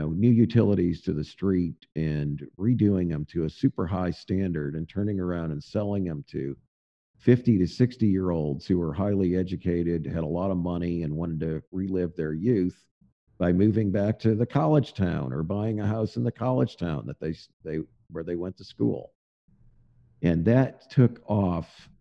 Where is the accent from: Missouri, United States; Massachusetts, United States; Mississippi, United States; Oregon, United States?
Missouri, United States; St. Louis; now in Fayetteville, United States; I grew up in the St. Louis area. It's closer to home, closer to my mom and dad, a very entrepreneurial area.